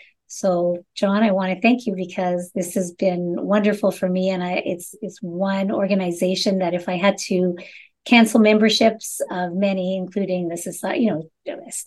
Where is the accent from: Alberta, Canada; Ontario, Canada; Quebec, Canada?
Quebec, Canada; Montreal; I'm originally from Montreal and graduated from McGill University with a bachelor's in industrial relations.